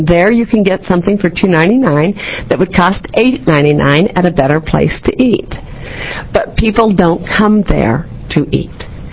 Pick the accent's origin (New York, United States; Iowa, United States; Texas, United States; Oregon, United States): Oregon, United States; Portland; I'm from Portland, Oregon.